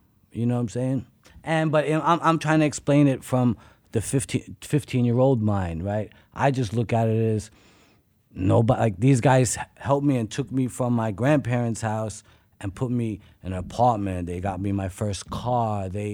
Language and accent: English; Brooklyn, New York, United States; But I was born in Brooklyn in the 70s, and I grew up in the 80s